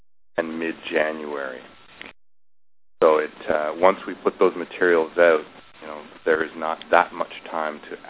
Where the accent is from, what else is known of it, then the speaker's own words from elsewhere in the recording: Canada; Well, you know, I'm typically Canadian